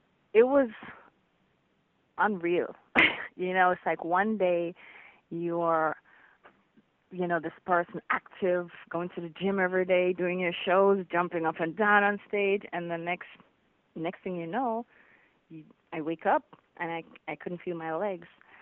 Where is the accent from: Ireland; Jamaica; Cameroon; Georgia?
Jamaica; now in Florida, United States; Yeah, I moved from Jamaica around the same time I did … because I kept going back and forth, and it was just too much. So I migrated to the U.S.